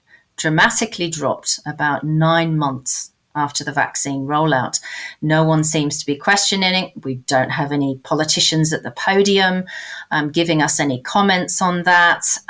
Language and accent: English; United Kingdom; I'm British. I'm not the only Brit on Twitter.